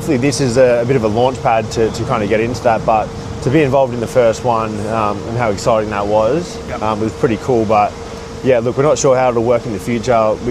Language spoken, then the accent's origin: English; Western Australia, Australia; Yeah, I'm from West Australia, obviously, clearly